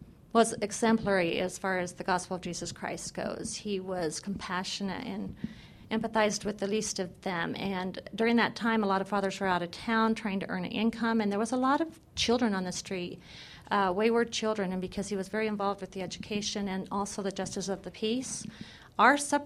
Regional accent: Colorado City, Arizona, United States; also born or lived in Hildale; I come from a fundamentalist perspective where I was raised in Colorado City, born in Hilldale and raised in Colorado City, and went through a lot of diverse and complex situations in that territory.

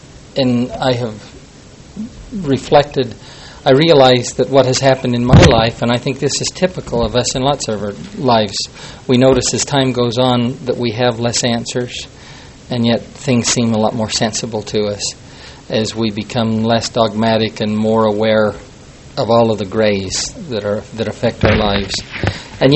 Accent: Utah, United States; and I was from Utah

